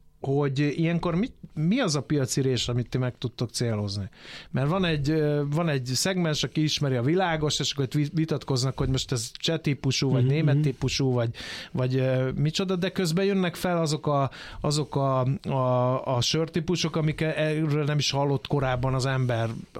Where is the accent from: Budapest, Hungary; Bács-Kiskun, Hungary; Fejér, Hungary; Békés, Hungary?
Fejér, Hungary; én ugye a Fejér megyében nőttem fel